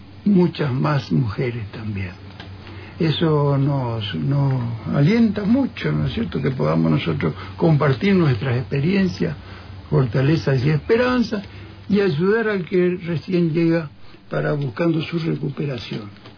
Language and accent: Spanish; Formosa, Argentina; yo soy de Formosa, no soy de acá, vivo hace poco acá.